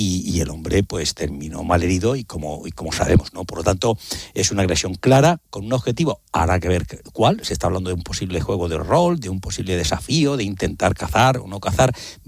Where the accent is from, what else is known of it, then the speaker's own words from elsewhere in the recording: Region of Murcia, Spain; es que es mi tierra, ¿vale? Y yo vivo a 20 kilómetros de Torre Pacheco. Lo conozco bien.